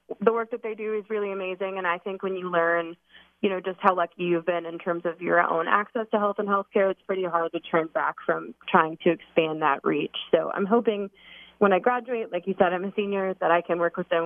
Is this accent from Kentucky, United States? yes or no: yes; Louisville, Kentucky, United States; I'm from Louisville, so when I was in high school at Assumption, I went to one of their student conferences